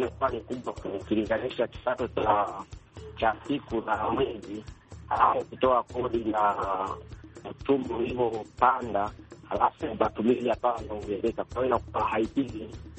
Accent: Geita, Tanzania; Natokea Geita, mkoa wa Mwanza, nchini Tanzania.

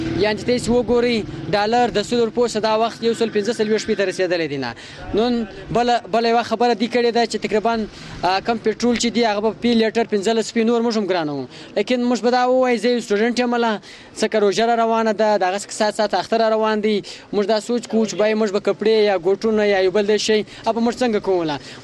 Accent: Chaman, Balochistan, Pakistan; زه د چمن یو هم شهري

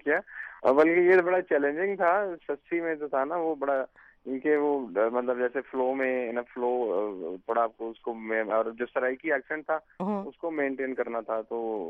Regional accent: Lahore, Punjab, Pakistan; میری جو ابتدائی تعلیم تھی وہ بیکن ہاؤس سے ہوئی، میری لاہور سے، مطلب کہ میں نے وہاں سے میٹرک وہاں سے کیا

